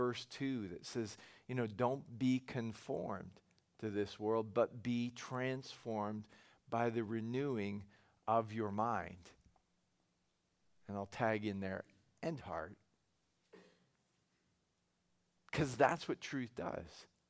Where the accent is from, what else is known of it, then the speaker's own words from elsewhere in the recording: Canada; because we're Canadian, we all know hockey fundamentals.